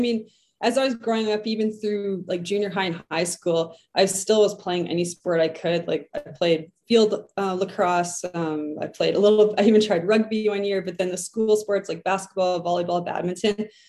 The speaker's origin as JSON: {"language": "English", "town": "Winnipeg", "region": "Manitoba", "country": "Canada", "tie": "born or raised there", "said": "Yeah, I grew up in Winnipeg in North Kildonan, and sports were a big part of life."}